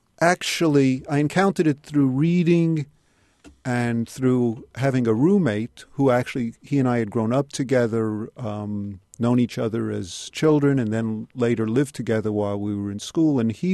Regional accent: New York City, New York, United States; I was born and grew up in New York City.

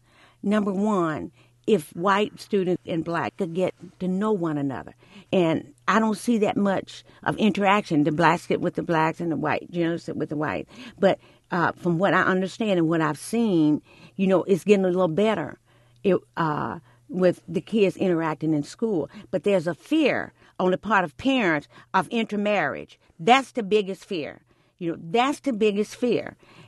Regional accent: Mississippi, United States; also born or lived in Hernando; I was born in Hernando, Mississippi, in the country. When I was a little girl, we moved to the Delta area because we needed to make more money by picking cotton.

